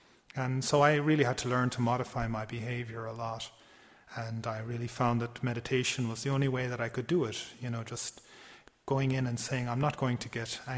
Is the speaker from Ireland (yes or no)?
yes; Munster, Ireland; I was born in Ireland, in Tipperary, and it's a very rural place, very far away from the Buddha Dhamma. And I was born in a Christian family and background, and very simple, like farming community.